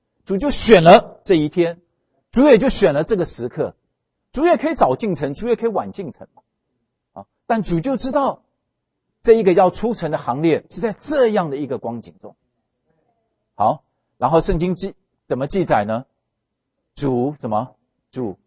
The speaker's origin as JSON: {"language": "Chinese", "country": "China", "said": "因为我们中国人不太常讲怜悯，我们喜欢讲恩典"}